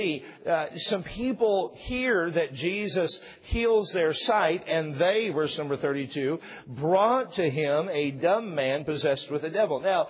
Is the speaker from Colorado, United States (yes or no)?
no; San Diego, California, United States; I tell them I'm from San Diego